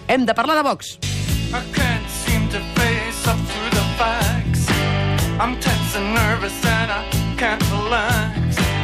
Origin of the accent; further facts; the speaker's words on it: Valldoreix, Catalonia, Spain; si venen a Vall d'Oreix, el meu poble serà Valle de Brisa o Vall d'Orejo, al costat de Sant Cucufate, a prop de Terraza.